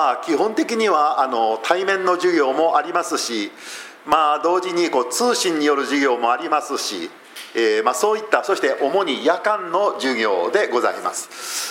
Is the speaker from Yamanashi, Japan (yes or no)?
no; Ijuin, Kagoshima, Japan; born there; 私は実は鹿児島の生まれでございます。で、鹿児島のですね、ご存じない方が多いと思いますけれども、かっては日置郡、今は日置市、その日置市の中の伊集院という